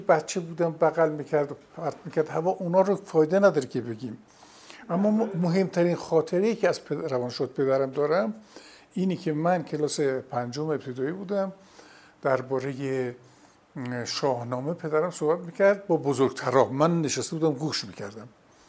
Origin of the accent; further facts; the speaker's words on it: Neyshabur, Razavi Khorasan, Iran; born there; در نیشابور بودم.